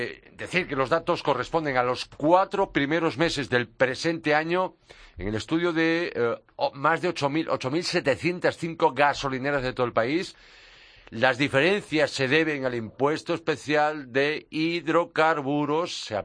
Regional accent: Galicia, Spain; Seguida de mi tierra, Pontevedra, Orense, Lugo y Coruña

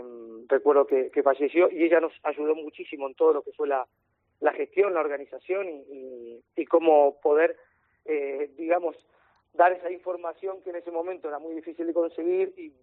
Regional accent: Buenos Aires, Argentina; yo soy de la Plaza Misericordia

